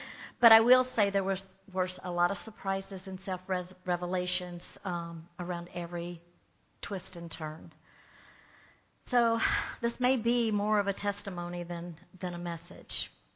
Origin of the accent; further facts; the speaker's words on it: Mississippi, United States; Most of you know that I was born and raised in Mississippi.